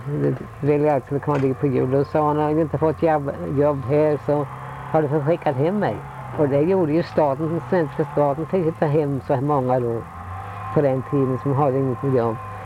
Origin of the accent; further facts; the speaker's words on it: Sweden; Nej, så jag är svensk.